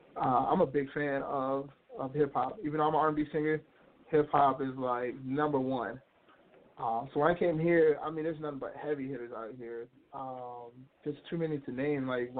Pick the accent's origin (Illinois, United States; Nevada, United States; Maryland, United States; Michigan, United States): Illinois, United States; Chicago; now in Minnesota, United States; No, South Side.